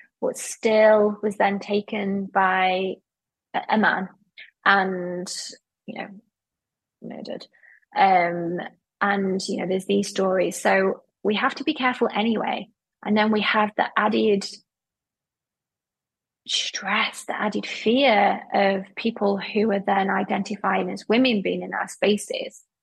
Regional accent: United Kingdom; in the UK, in my home country, my hometown

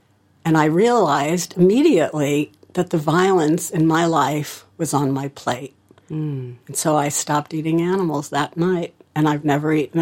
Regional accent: St. Louis, Missouri, United States; I grew up in St. Louis, and my parents were very much philanthropists, but for humans.

